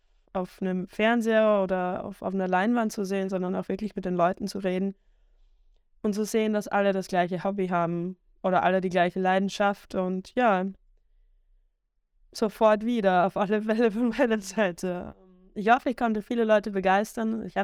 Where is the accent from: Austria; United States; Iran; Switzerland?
Austria; Styria; ich komme aus Österreich, aus der wunderschönen Steiermark, beziehungsweise aus dem Süden der Steiermark.